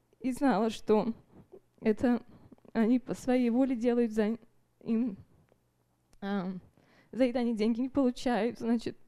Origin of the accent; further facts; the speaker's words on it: Tacoma, Washington, United States; я из Такомы, или Спенуэй.